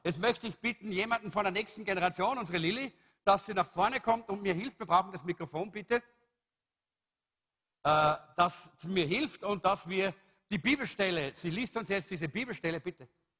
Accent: Salzburg, Austria; now in Vienna, Austria; Ich bin aus Salzburg, da ist es noch ein übliches Wort.

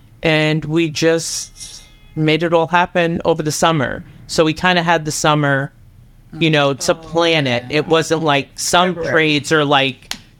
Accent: New York, United States; I'm a New Yorker.

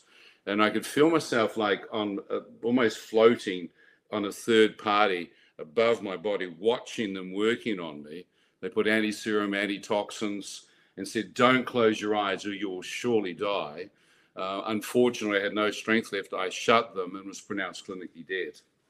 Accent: New Zealand; Born and bred in New Zealand and was traveling surfing around the world.

